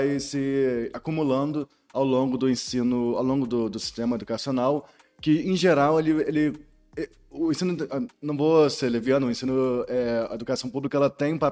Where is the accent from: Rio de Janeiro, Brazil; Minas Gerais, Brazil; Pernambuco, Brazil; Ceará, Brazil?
Rio de Janeiro, Brazil; geralmente eu vou para o Rio, né? Porque é de onde eu sou